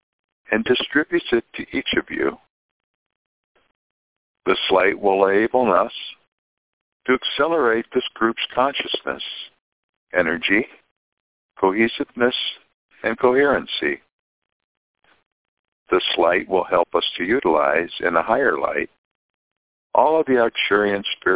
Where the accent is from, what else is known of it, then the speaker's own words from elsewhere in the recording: Ohio, United States; from Ohio.